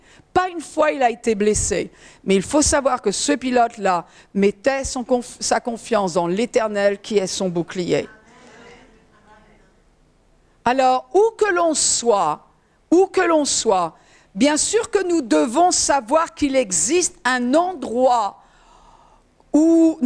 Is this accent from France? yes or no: yes; France; moi je trouve qu'en tant que Française